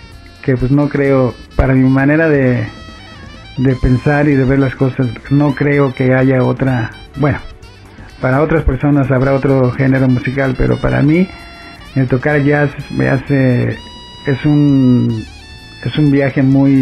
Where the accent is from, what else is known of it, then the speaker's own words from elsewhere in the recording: Guadalajara, Jalisco, Mexico; mi idea era venirme pues a mi ciudad, de donde soy, de Guadalajara. Entonces llego a Guadalajara en el año 83